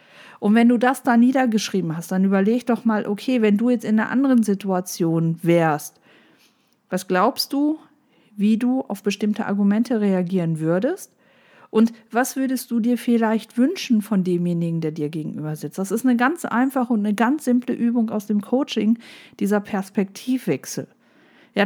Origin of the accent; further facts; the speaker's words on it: North Rhine-Westphalia, Germany; Aber wir sind halt aus dem Ruhrgebiet in die Berge gefahren, damit wir mal vernünftige Luft kriegen.